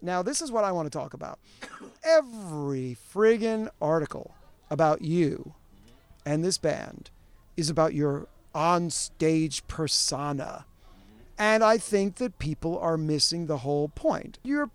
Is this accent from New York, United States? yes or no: yes; New York, United States; Let's start with New York, my hometown.